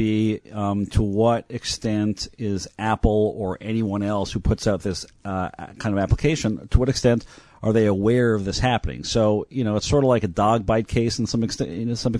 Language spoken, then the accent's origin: English; Montreal, Quebec, Canada; I grew up in Montreal.